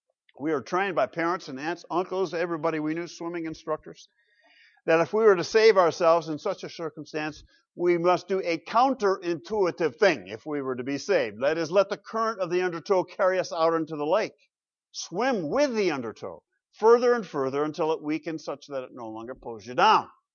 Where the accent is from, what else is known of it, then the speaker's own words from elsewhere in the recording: Michigan, United States; I grew up in Western Michigan, where we lived, worked, and recreated on the Great Lakes.